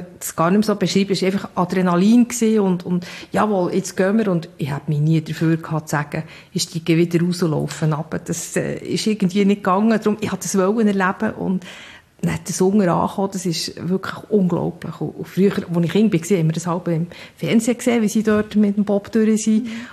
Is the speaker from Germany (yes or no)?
no; Bern, Switzerland; Ich bin in Bern aufgewachsen.